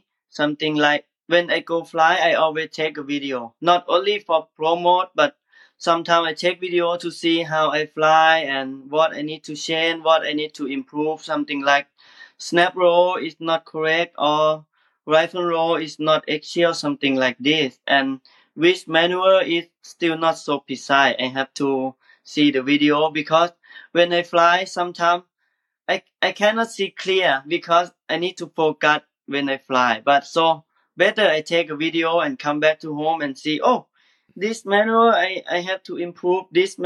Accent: Thailand; English is a second language; I am from Thailand.

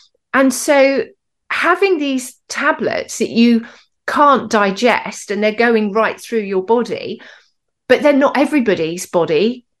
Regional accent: South West England, United Kingdom; Yeah, so I'm from Dorset. You know, I now live in Somerset, but about 20 miles away from where I was.

